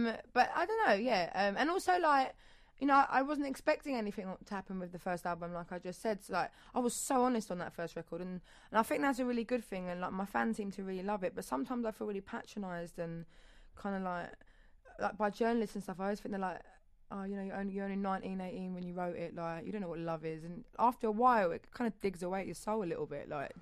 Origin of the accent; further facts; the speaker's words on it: London, United Kingdom; Yeah, well, I grew up in North London till I was 10. Might be that, I don't know. Maybe it's just because we're not posh like some of the other girls that come from London.